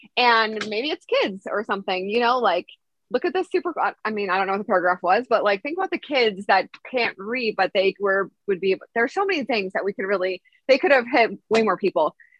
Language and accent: English; Wisconsin, United States; I'm a girl from Wisconsin. So of course I grew up loving all sports and I really know my football.